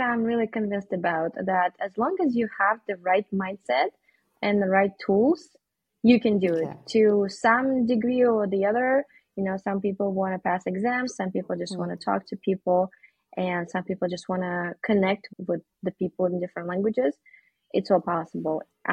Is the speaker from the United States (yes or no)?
no; Russia; first language Russian; English is a second language; moved away as an adult; my background is I grew up back in Russia until I was 19, and I only spoke one language.